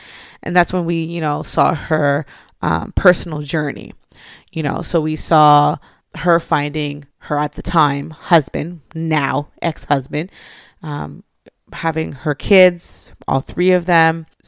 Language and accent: English; Montreal, Quebec, Canada; just to give you a little bit of backstory, I grew up in Montreal.